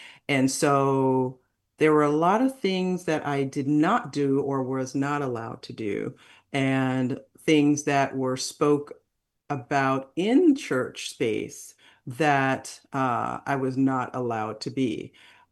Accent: New York City, New York, United States; I was raised in New York City, and I am a child of the 80s.

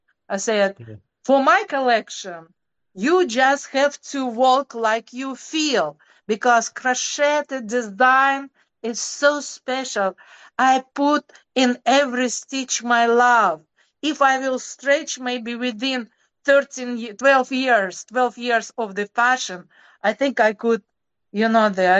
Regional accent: Japan; English is a second language; also born or lived in New York; now in United States; Then we came to, for example, I came to US and from Japan, and it was a little bit different.

